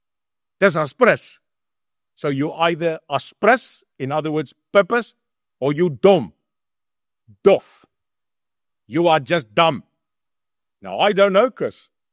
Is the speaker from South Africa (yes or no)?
yes; South Africa; And if we were, as a South African, the government, a python, measuring the size of the USA